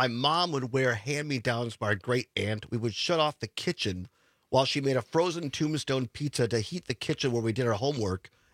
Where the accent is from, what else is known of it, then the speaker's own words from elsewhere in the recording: Richland Center, Wisconsin, United States; Our first on-location program was at the University of Wisconsin Richland in Richland Center, my hometown